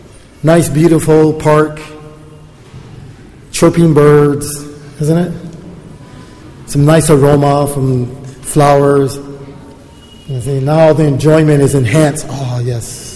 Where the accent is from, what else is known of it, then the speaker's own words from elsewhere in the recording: Chicago, Illinois, United States; say I grew up in Chicago, and when it gets around August, you know, winter is coming.